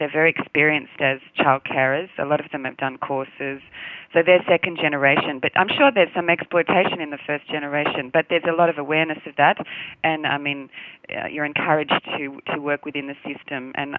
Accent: Australia; We don't come from the same culture as our English or British forebears with upstairs, downstairs. We never really had that in Australia, with a servant class in the same on the same kind of level.

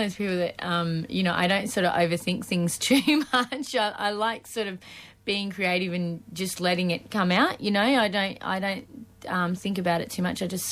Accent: Nullarbor Plain, Australia; There's a song on there about how I grew up on the Nullarbor Plain and things like that.

